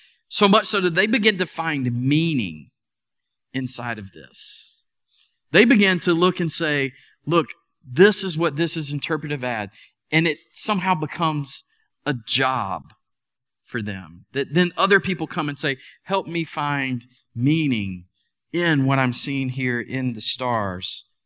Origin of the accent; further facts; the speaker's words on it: Atlanta, Georgia, United States; And again, I grew up in Metro Atlanta, much like Metro Charlotte, plenty of light pollution.